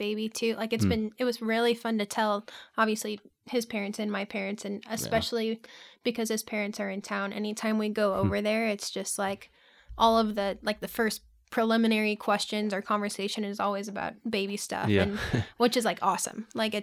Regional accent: St. Charles, Missouri, United States; So I grew up in St. Charles, Missouri, like a suburb of St. Louis, with a Catholic family and Catholic grandparents

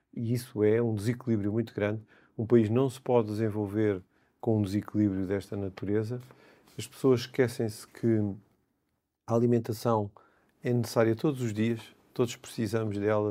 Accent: Alenquer, Lisbon, Portugal; Quando eu andava na escola no meio rural, foi lá que eu nasci, perto de Alenquer

